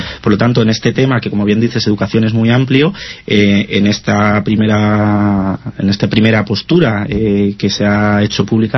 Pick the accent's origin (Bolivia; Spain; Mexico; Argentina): Spain; tanto los catalanes como los españoles que formamos parte de esta nación, pues España.